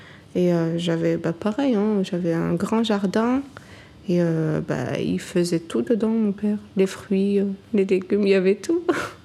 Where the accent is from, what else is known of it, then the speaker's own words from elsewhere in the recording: Pierrelatte, Auvergne-Rhône-Alpes, France; also born or lived in Morocco; moi, j'ai grandi à Pierrelatte. Dès que je suis arrivée du Maroc, ben, je suis venue directement dans le 26, dans la Drôme. Et moi, franchement, j'ai une belle enfance ici.